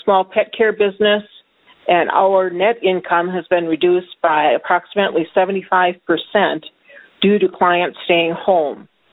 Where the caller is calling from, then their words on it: Maple Grove, Minnesota, United States; I'm calling from Maple Grove, Minnesota. I'm 60 years old, and my spouse is 58.